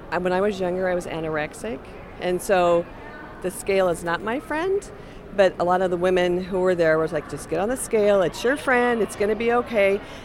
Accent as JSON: {"language": "English", "town": "Enumclaw", "region": "Washington", "country": "United States", "said": "I'm from Enumclaw, Washington."}